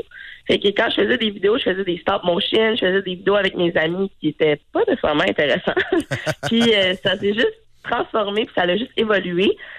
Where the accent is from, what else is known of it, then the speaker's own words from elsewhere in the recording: Terrebonne, Quebec, Canada; Désolée pour ma voix enrhumée ce matin. J'ai 22 ans. Je viens de Terrebonne, donc dans la Rive-Nord.